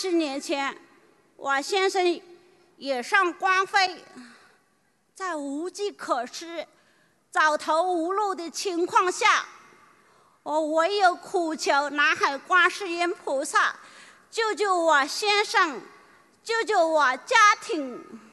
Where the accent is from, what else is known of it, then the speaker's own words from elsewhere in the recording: Hong Kong; 我来自香港